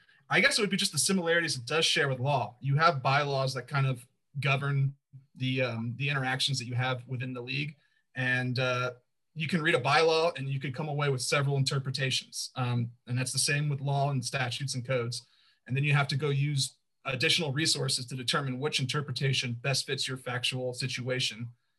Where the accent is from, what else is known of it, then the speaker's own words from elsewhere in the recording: Atlanta, Georgia, United States; Also born in Atlanta, or not born, but raised in Atlanta.